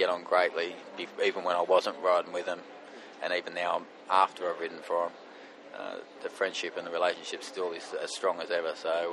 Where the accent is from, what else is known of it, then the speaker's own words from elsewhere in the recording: Australia; You know, being Australian, you're not part of the European world culture.